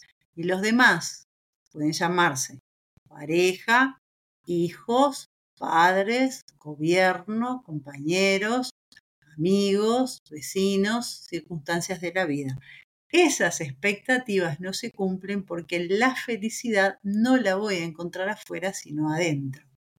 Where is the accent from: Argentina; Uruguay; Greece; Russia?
Uruguay; Me dicen, bueno, pero vos no sos uruguaya. Sí, sí, soy uruguaya